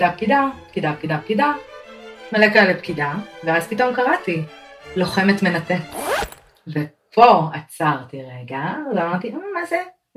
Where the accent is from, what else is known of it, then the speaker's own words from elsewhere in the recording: Ramat Gan, Tel Aviv District, Israel; במקור מרמת גן